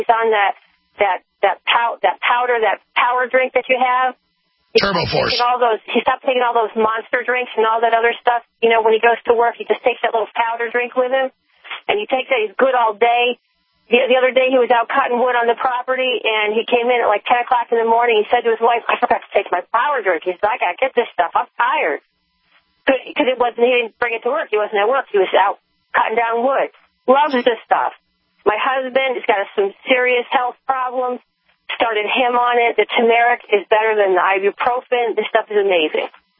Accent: New England, United States; moved away as an adult; now in Virginia, United States; I came from New England and moved to Virginia 13 years ago.

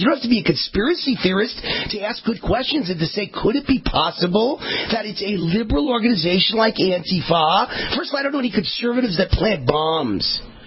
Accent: Nevada, United States; is Nevada, my home state. Here I am in Las Vegas broadcasting.

